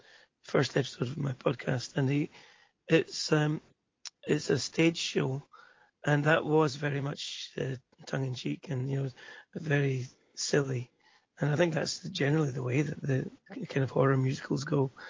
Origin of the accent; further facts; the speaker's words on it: Scotland, United Kingdom; accent: Scottish; It's, you can tell by my accent, I'm Scottish. And when I grew up in the 70s and 80s, I used to go up to the north of Scotland almost every year